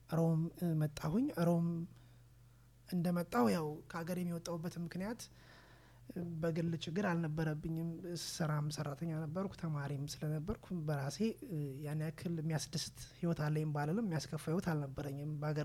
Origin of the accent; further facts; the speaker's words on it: Addis Ababa, Ethiopia; moved away as an adult; እኔ ያው ተወልጄ አዲስ አበባ ውስጥ ነው። አዲስ አበባ ተወልጄ ያደግኩት በዛው አዲስ አበባ ውስጥ